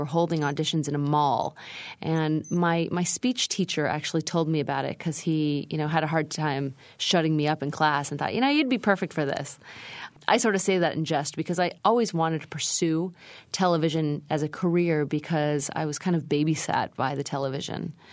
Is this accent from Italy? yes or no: no; Sacramento, California, United States; Growing up outside of Sacramento, California, I had cultural identity issues because I never felt totally American because I was Asian and one of the only Asians in the community.